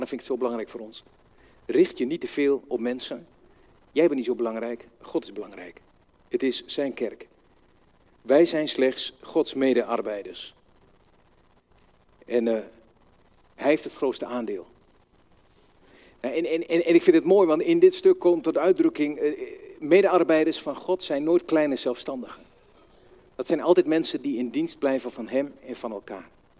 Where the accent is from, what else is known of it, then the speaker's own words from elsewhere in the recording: Vroomshoop, Overijssel, Netherlands; Ik kom uit Vroomshoop, daar zetten we altijd een H voor een klinker.